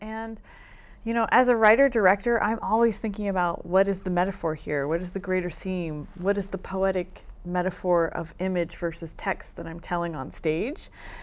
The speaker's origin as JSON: {"language": "English", "region": "Pennsylvania", "country": "United States", "said": "All over the world, actually. But I am from South Central, Pennsylvania."}